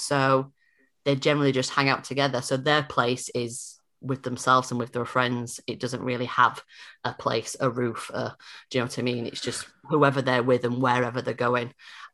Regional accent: Hull, Yorkshire and the Humber, United Kingdom; growing up in Hull and coming out in Hull

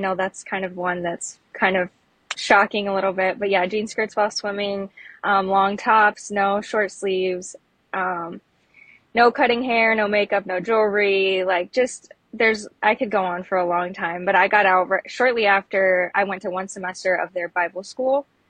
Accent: Illinois, United States; But I'm from Illinois. I'm from the Quad Cities, Illinois.

